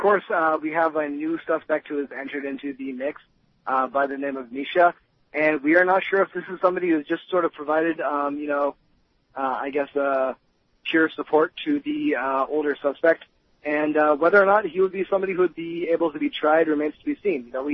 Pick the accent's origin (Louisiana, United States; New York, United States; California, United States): California, United States; I come from California, and I spent a lot of time in Humboldt